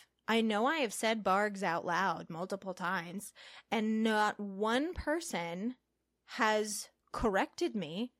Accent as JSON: {"language": "English", "region": "Midwest", "country": "United States", "said": "One, we're from the Midwest."}